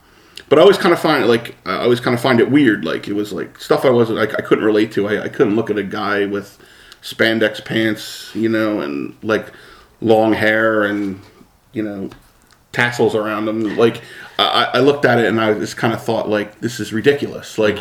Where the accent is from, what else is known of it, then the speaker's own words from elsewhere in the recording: Feasterville, Pennsylvania, United States; I was born in Bristol. I pretty much grew up in Lower Bucks County, between Feasterville, Newtown area.